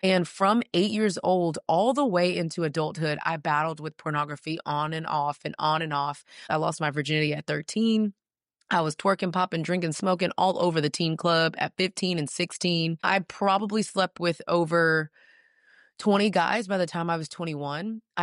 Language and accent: English; Houston, Texas, United States; So I grew up in Houston, Texas. I always like to mention Texas because it's the best country in the country.